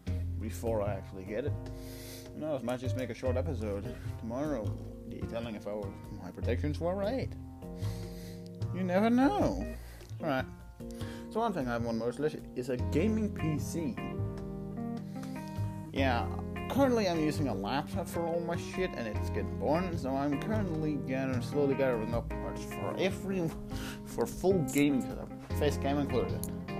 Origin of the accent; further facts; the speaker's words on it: Denmark; English is a second language; I'm not a professional English speaker. I'm not British or American. I'm just a fucking Dane. I'm from Denmark